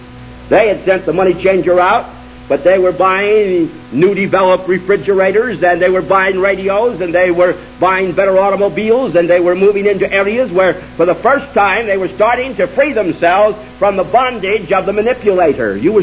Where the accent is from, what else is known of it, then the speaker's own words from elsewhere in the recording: United States; I'm an American.